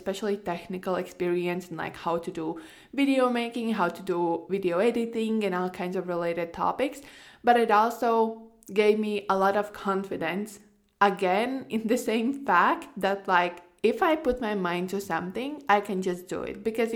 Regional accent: Latvia; I'm from Latvia, which is a small Northern European country, and we have like barely 2 million people living there.

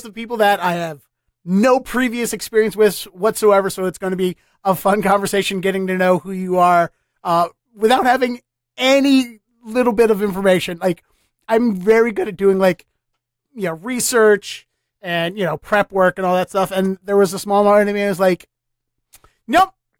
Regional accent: Baltimore, Maryland, United States; To me, they're all the same because I grew up in Baltimore and I went to school in a college in MoCo and I worked in D.C.

